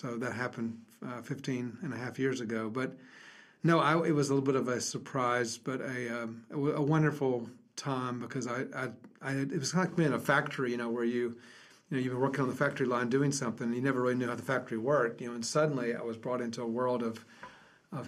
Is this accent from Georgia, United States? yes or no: yes; Atlanta, Georgia, United States; I was raised in Atlanta by wonderful godly parents